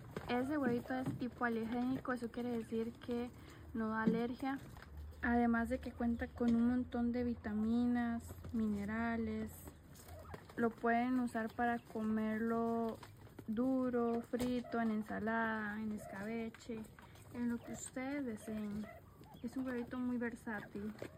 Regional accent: Costa Rica; Como les digo, yo soy de Costa Rica

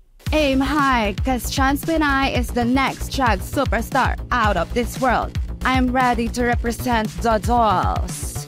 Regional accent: Marikina, Metro Manila, Philippines; As far as I know, there's really no drag scenes in my hometown in Marikina, but the drag scenes here in Manila is very, very inspiring

